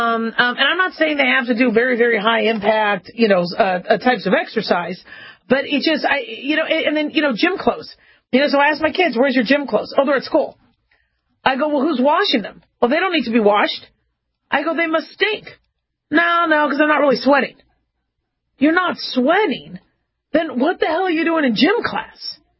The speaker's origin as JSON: {"language": "English", "town": "Phoenix", "region": "Arizona", "country": "United States", "tie": "born or raised there", "also_born_or_lived": "Las Vegas, Nevada", "said": "Now, true, I grew up in Phoenix and Vegas, so, you know, you sweat a lot. The weather was hot."}